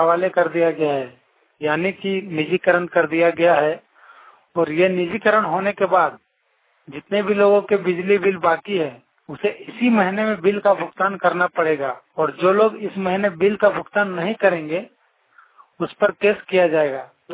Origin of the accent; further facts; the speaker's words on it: Danto, Jharkhand, India; मैं जिला बोकारो प्रखंड कदमार ग्राम दांतों का निवासी हूँ।